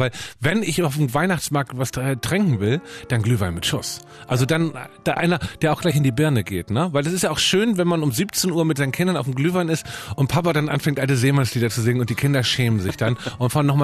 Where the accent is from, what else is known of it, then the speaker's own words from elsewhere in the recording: Northern Germany, Germany; Bei uns heißen die auch Schmalzkuchen in Norddeutschland.